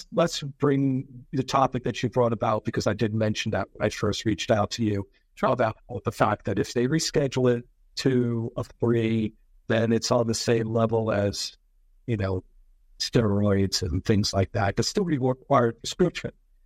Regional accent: New Jersey, United States; Look, I'm from New Jersey. I think New Jersey, if you think about it, is a pretty expensive state to live

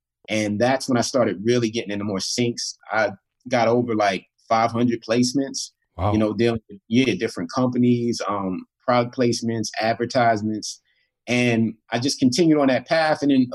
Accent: Queens, New York, United States; I grew up in Queens, New York, so for me, I saw a lot of different Queens musicians

